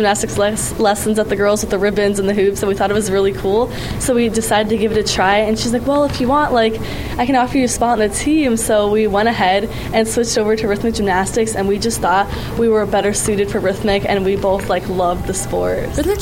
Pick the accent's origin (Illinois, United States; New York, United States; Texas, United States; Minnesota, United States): Illinois, United States; Northbrook; I'm 19 years old. I'm from Northbrook, Illinois, and I do rhythmic gymnastics.